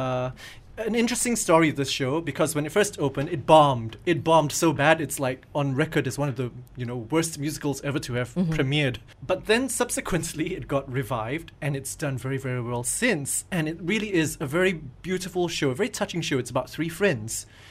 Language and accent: English; Malaysia; I think it's a perfect vehicle for a lot of our Malaysian talents.